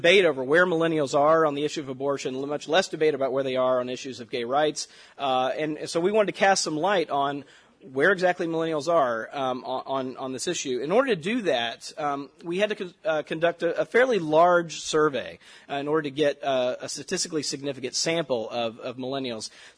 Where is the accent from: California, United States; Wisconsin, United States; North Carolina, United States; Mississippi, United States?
Mississippi, United States; I'm from Mississippi, right, where we're not known for speaking quickly